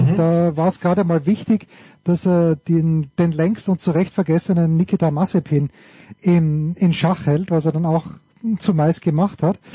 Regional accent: Austria; ich bin natürlich als Österreicher aufgewachsen

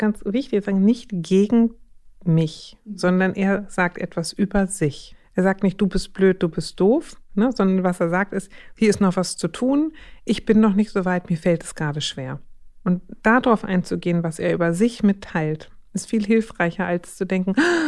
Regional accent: Schleswig-Holstein, Germany; born there; Na, ich bin ja aus Schleswig-Holstein gebürtig, insofern keine Ahnung, aber ich kenne es auch von hier.

